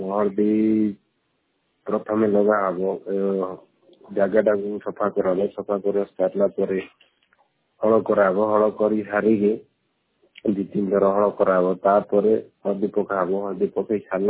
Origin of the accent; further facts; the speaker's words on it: Pratama, Odisha, India; ମୋର ଗାଁ ହଉଛି ପ୍ରତମା, ପଞ୍ଚାୟତ ହଉଛି ପ୍ରତମା, ବ୍ଲକ ହଉଛି ଦାରିଙ୍ଗବାଡ଼ି, ଡିଷ୍ଟ୍ରିକ୍ଟ ହଉଛି କନ୍ଧମାଳ।